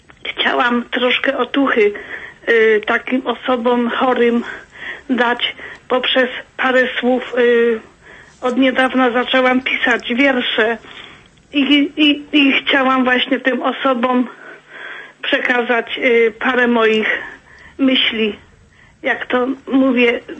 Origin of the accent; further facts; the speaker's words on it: Koszęcin, Silesian Voivodeship, Poland; A pochodzę z Koszęcina.